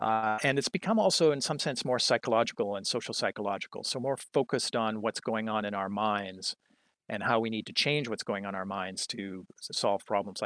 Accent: Vancouver Island, British Columbia, Canada; I had an opportunity to bring my family back to Vancouver Island, to my hometown.

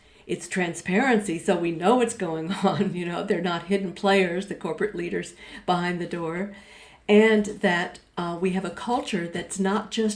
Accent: Fort Worth, Texas, United States; Yes, especially since I grew up in Fort Worth, Texas. Fort Worth, Texas.

